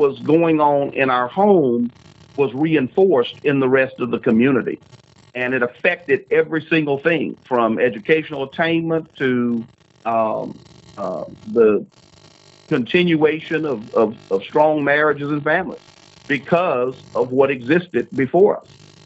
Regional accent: Beaumont, Texas, United States; We lived in, I'm from Beaumont, Texas, my hometown. We're a suburb of Louisiana.

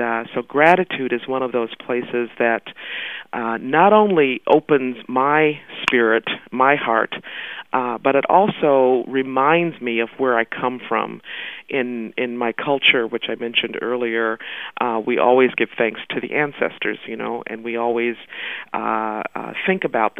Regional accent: Mississippi, United States; I was born in Mississippi, in what I thought was an all-black town, and I didn't realize that, I didn't know what the word segregation meant.

